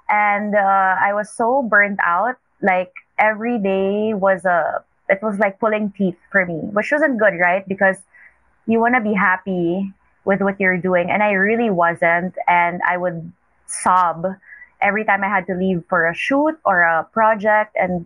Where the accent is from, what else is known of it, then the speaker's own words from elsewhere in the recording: Manila, Metro Manila, Philippines; So I grew up in Manila, but growing up to stories of my family coming from Mindanao and having this really colorful heritage.